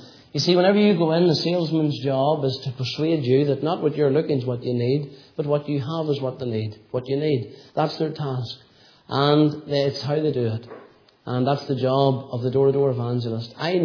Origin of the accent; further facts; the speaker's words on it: Tandragee, Northern Ireland, United Kingdom; now in Ballymoney, United Kingdom; I says, no, I'm not. I said, I'm from Tandragee originally. He says, what brought you to Ballymoney? I says, I married a girl from Ballymoney.